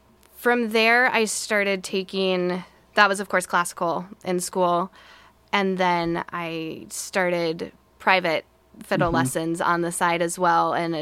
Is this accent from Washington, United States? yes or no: yes; Enumclaw, Washington, United States; now in Olympia, United States; I grew up in a very small town called Enumclaw.